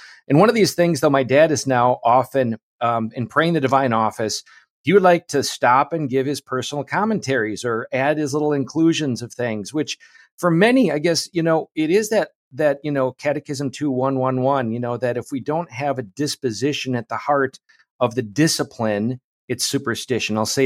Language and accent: English; Oshkosh, Wisconsin, United States; So growing up in Oshkosh, Wisconsin, mainly in a family with very devout warrior Catholic parents